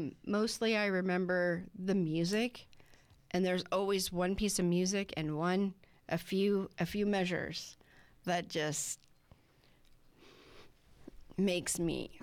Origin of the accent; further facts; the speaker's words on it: Los Angeles, California, United States; moved away as an adult; now in Yuma, United States; Originally from L.A. Came here about 22 years ago, 23 years ago.